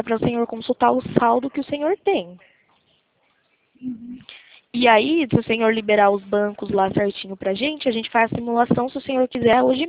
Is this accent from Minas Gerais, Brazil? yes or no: no; Araras, São Paulo, Brazil; A gente é de Araras.